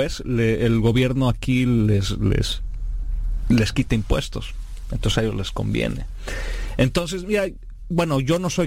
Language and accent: Spanish; Mexico; also born or lived in Canada; Yo soy mexicano canadiense